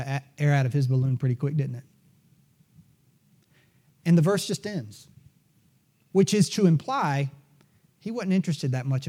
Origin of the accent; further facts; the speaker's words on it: South Carolina, United States; I'm from South Carolina, so I can only speak to that.